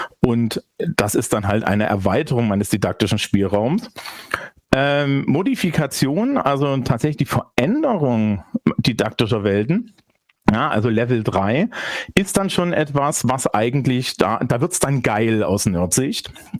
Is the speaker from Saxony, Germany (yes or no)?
no; Bavaria, Germany; ich bin ja aus Bayern